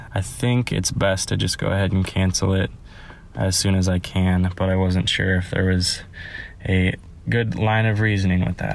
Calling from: Kansas, United States; I'm from Kansas. I had a question about whole life insurance.

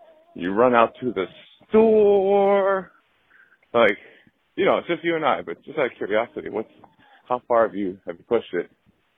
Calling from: Brooklyn, New York, United States; I'm calling from Brooklyn.

